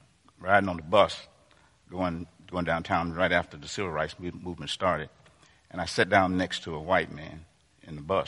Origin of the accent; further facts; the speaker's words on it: Pine Bluff, Arkansas, United States; also born or lived in Jonesboro; I was born in Jonesboro, Arkansas, and lived most of my life in a city called Pine Bluff, Arkansas. It's down in the deep south.